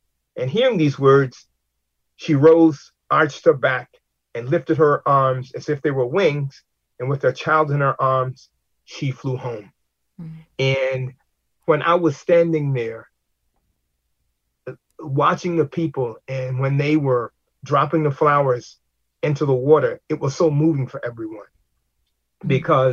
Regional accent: Mississippi, United States; I grew up in Mississippi, and my grandparents were somewhat elderly when I was born.

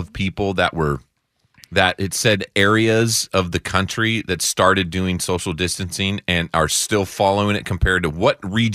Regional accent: Washington, United States; my hometown was Skagit County, was the choir group that all 60 of the choir group at the church grew up. A church I grew up in is just right down the street. Where I grew up is probably two miles away.

